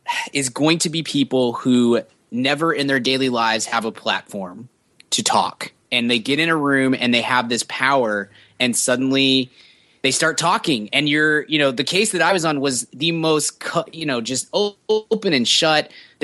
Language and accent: English; Texas, United States; we're from Texas. We know that not everybody in Texas is a big hick